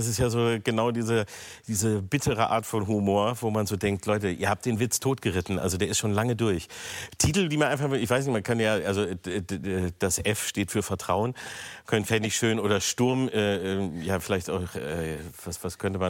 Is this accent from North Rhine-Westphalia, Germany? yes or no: no; Peine, Lower Saxony, Germany; Ich bin in Peine groß geworden, da war es allerdings schwer, zu reisen und wegzugehen.